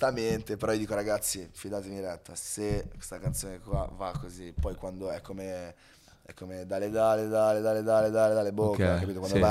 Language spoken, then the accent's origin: Italian; Genoa, Liguria, Italy; e poi da genovesi, sai, come che orgogliosi